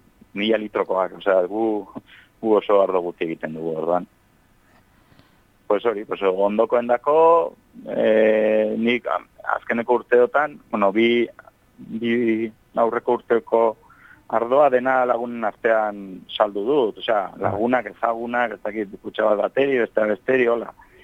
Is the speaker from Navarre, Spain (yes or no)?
yes; Elizondo, Navarre, Spain; baina hola hor gure Elizondon gure herrian eta hori bain ere